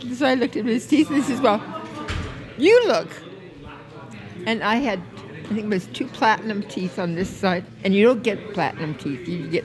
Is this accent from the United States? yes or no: no; Abbotsford, British Columbia, Canada; I remember when I was probably 16, 17, they had a revival in my hometown, which was Abbotsford.